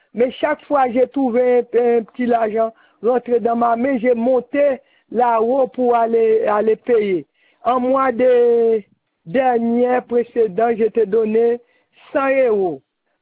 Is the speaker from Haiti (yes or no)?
yes; Haiti; je suis haïtienne, mais je travaille beaucoup ici.